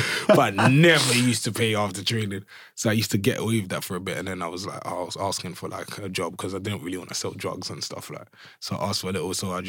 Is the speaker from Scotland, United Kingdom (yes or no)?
no; Brixton, London, United Kingdom; I grew up in Brixton, South London.